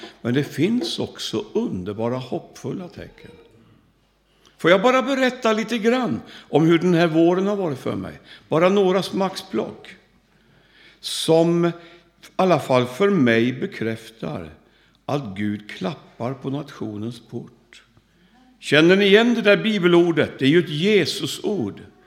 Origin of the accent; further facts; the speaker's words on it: Sweden; born there; Och jag har känt att jag vill att gråta av kärlek för mitt fosterland. Här är jag född.